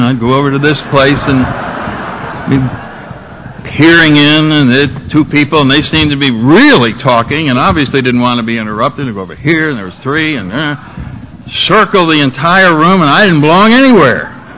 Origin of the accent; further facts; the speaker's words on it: Connecticut, United States; Out in our neighborhood, I come from Connecticut, and back in the 40s